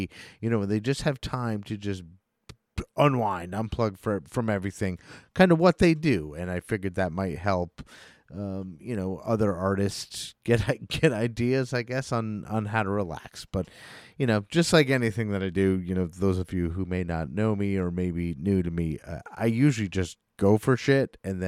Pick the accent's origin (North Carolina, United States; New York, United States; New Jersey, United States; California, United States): New York, United States; Albany; I'm from the Albany, New York area, but I know some of the hip hop artists around here.